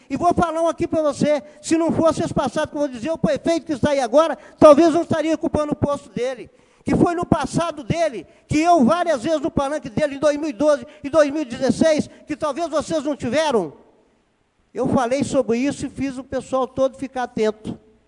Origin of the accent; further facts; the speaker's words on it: Itabirito, Minas Gerais, Brazil; Como cidadão, como vereador, como nascido e criado em Itabirito.